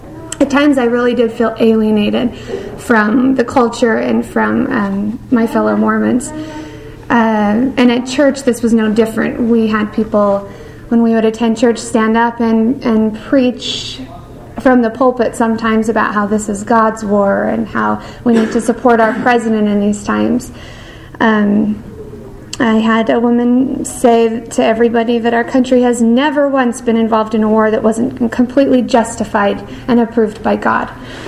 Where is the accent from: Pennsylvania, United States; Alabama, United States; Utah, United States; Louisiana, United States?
Utah, United States; Growing up in Utah, I was aware of the current perceptions of activists in our society as crazy, long-haired hippies, or radical outsiders who were marginalized for speaking out.